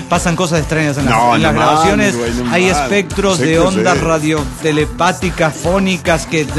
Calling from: Cochabamba, Bolivia; Hola, soy … de Cochabamba, Bolivia.

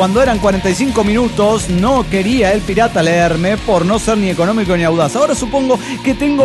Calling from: Guadalajara, Jalisco, Mexico; de Guadalajara, Jalisco, México.

